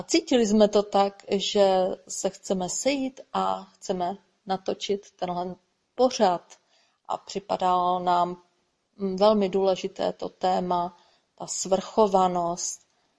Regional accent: Moravian-Silesian Region, Czechia; já jsem ze Slezska

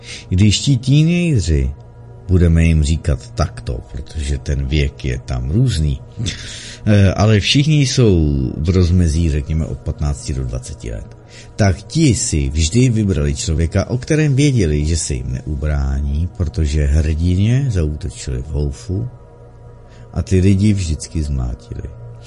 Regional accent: Kadaň, Ústí nad Labem Region, Czechia; žiju v Kadani, prakticky celý život jsem žil na Bčku

